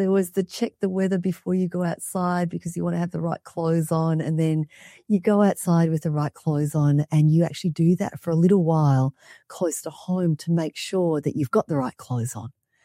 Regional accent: Australia; moved away as an adult; also born or lived in Vietnam / Alaska; now in United States; So I'm a former child refugee. I was born in Vietnam and raised in Australia. And as an adult, I became an immigrant into the United States, into Alaska specifically.

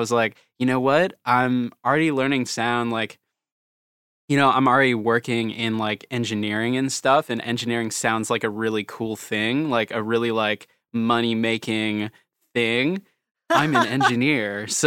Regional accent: Hollywood, California, United States; Yeah, I'm from Hollywood, California.

